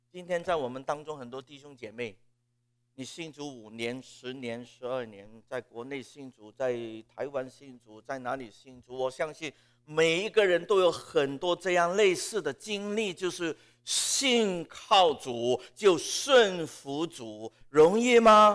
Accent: Hong Kong; Chinese is a second language; moved away as an adult; 我也没有学，家里也没有讲，我一直在香港长大，我做传道一直是用广东话，要不就是用英语。我1992年过来维珍修进修神学，毕业了95年，本来想要回香港继续我的工作

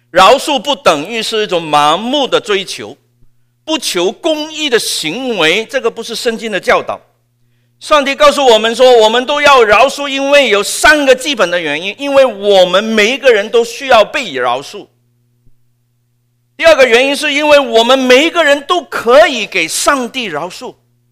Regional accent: Hong Kong; 我们当时香港人觉得自己是香港人，我从来不觉得自己是中国人的。到现在很多香港人也是这样想，我不是中国人，我是香港人。

